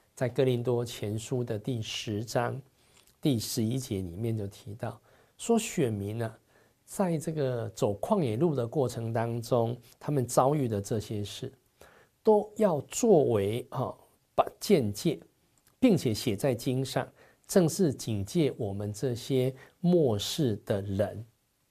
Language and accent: Chinese; China; 我们中国人的一位很有名的这个皇帝